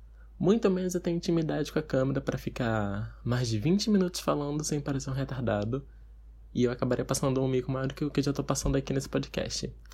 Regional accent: Manaus, Amazonas, Brazil; sou daqui de Manaus, eu tenho 20 anos.

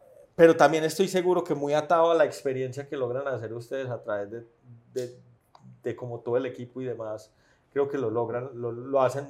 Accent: Colombia; Rigo es uno de los mejores exponentes que tenemos como colombianos de la versión positiva de Colombia.

